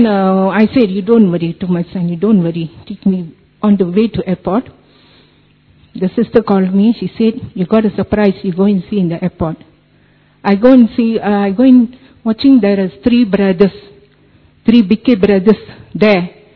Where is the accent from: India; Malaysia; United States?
Malaysia; I'm from Malaysia.